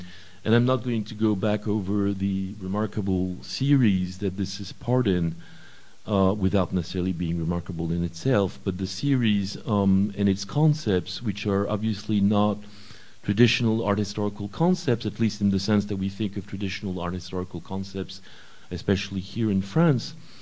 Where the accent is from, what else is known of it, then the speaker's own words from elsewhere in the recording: United States; So being the American citizen here, I'm going to speak in English.